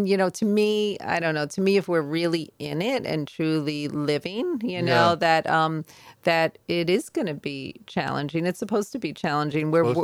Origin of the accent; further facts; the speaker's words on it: Queens, New York, United States; I'm from Queens. I grew up in Queens, New York.